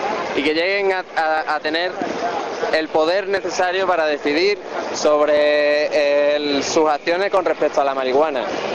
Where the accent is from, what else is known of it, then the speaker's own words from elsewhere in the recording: Seville, Andalusia, Spain; De Sevilla.